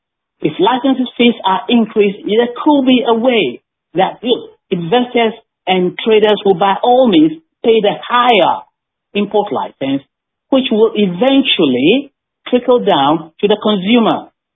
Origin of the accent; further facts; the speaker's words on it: Ghana; That is the beauty of being Ghanaian.